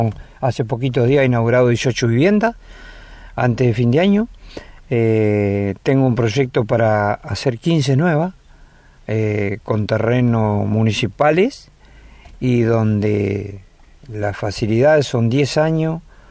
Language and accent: Spanish; Colonia 3 de Febrero, Entre Ríos, Argentina; nací en Colonia 3 de Febrero, estoy viviendo ahí hace 70 años